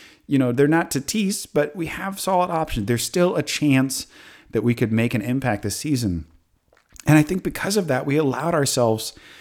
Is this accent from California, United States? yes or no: yes; Claremont, California, United States; Like, I grew up in Claremont. I love Claremont. Anytime I go back to Claremont and people go, hey, what's up?